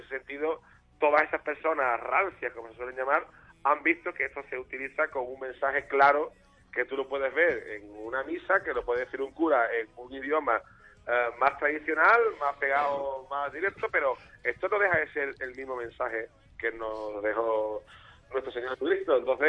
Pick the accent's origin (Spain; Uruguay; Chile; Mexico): Spain; Seville, Andalusia; en Sevilla hay cuatro, evidentemente, de mi tierra